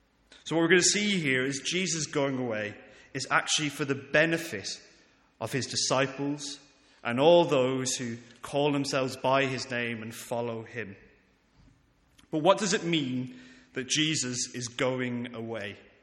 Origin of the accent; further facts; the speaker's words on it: Ireland; being an Irishman and knowing of the near million Irish people that went through